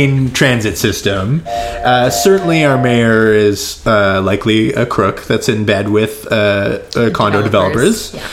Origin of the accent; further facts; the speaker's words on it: Ottawa, Ontario, Canada; Born and bred in Ottawa.